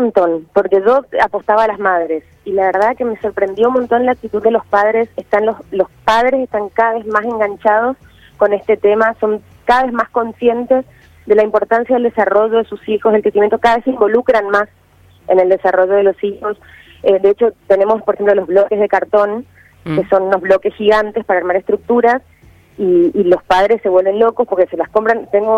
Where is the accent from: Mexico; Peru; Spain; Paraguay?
Paraguay; accent: mixed; also born or lived in Buenos Aires, Argentina; No, yo soy de acá, soy de Buenos Aires, pero viví toda mi vida en Paraguay.